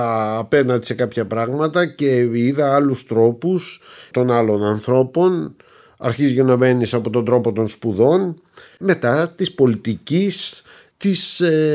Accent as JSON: {"language": "Greek", "region": "Peloponnese", "country": "Greece", "tie": "born there", "said": "Έλληνας, που γεννήθηκα στην Πελοπόννησο, που σπούδασα στην Αθήνα, που μιλάω την ελληνική γλώσσα, η οποία ήταν και η μόνη γλώσσα που ήξερα και μίλαγα, και τότε μάθαινα και γαλλικά."}